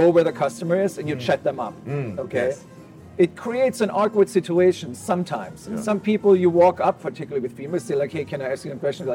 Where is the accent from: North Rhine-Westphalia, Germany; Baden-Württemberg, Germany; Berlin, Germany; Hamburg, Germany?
Baden-Württemberg, Germany; Stuttgart; I missed the pretzel bread that I grew up with in Stuttgart, Germany.